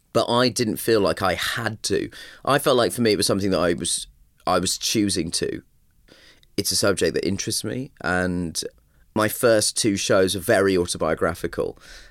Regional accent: United Kingdom; The comedy came from the culture clash growing up as a British Asian person

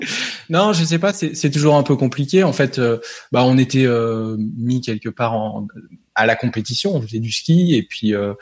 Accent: Nancy, Grand Est, France; Non, on est du nord-est, à Nancy, plus exactement. Ouais. Donc un petit peu loin des montagnes, bien qu'il y ait les Vosges pas très loin.

